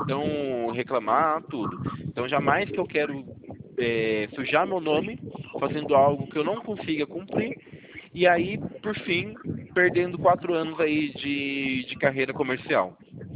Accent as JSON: {"language": "Portuguese", "town": "Campinas", "region": "São Paulo", "country": "Brazil", "said": "Eu sou vizinho de você, eu sou de Campinas."}